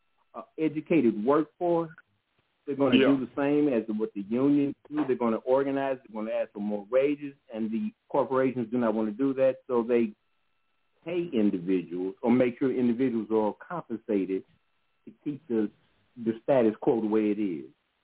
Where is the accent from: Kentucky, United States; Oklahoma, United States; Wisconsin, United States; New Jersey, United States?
Oklahoma, United States; Well, in my hometown in Oklahoma, they had a summer jobs program.